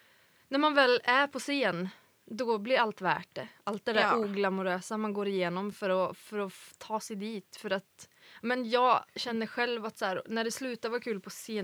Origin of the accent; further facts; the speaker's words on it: Falköping, Västra Götaland County, Sweden; jag är från Falköping som ligger precis bredvid Skara. Och jag har faktiskt gått gymnasiet i Skara, musik- och produktionlinje.